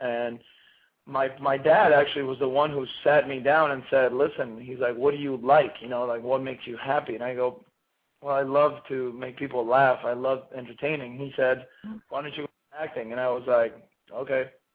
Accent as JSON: {"language": "English", "country": "Argentina", "tie": "born or raised there", "said": "I guess because of where I was raised in Argentina and how resources were very limited"}